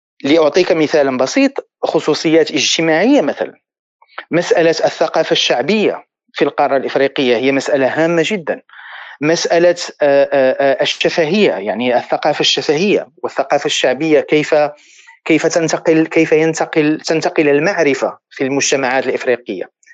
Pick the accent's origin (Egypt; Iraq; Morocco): Morocco; فأنا مثلا يعني كمغربي